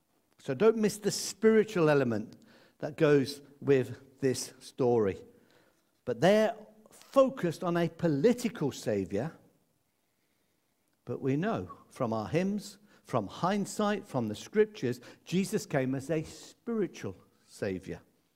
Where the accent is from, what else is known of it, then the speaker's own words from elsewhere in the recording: Midlands, United Kingdom; Where I grew up in the Midlands, we used to say, "That bloke's as thick as a brick.